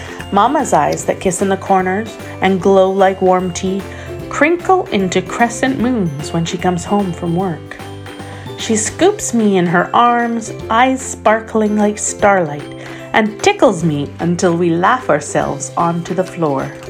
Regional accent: Canada; And I am Canadian and European, Portuguese, Scottish, English, the mix.

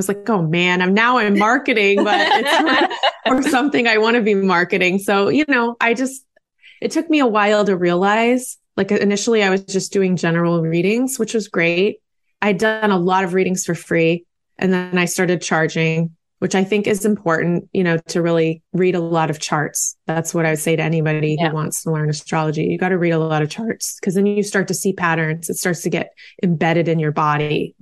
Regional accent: Oklahoma, United States; I'm from Oklahoma.

